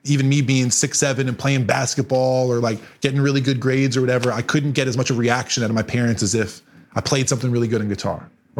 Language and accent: English; Connecticut, United States; I grew up in Connecticut.